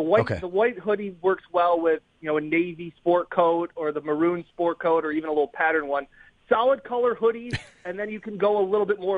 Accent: Rochester, New York, United States; Yeah, Sal, like I grew up in Rochester, and I grew up a hockey fan playing hockey.

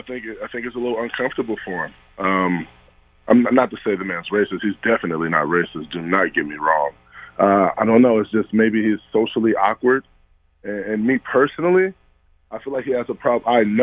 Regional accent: Compton, California, United States; Growing up in Compton was difficult, but I loved it.

